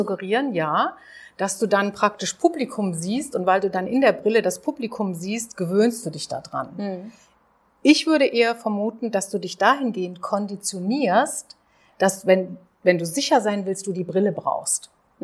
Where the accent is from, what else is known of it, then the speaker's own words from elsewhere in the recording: Germany; moved away as an adult; ich bin ja in der DDR groß geworden